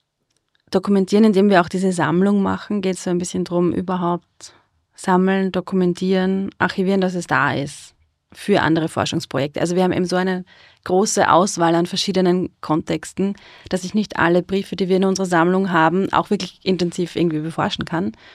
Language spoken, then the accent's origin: German; Styria, Austria; accent: Styrian; Ich komme auch aus der Steiermark, man hört es mir mittlerweile nicht mehr an. Aber es ist halt steirisch.